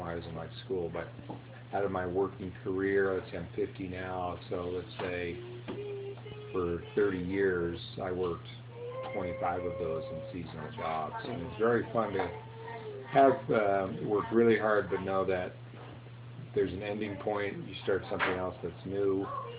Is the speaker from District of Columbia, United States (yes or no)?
yes; Washington, District of Columbia, United States; I grew up in Washington, D.C.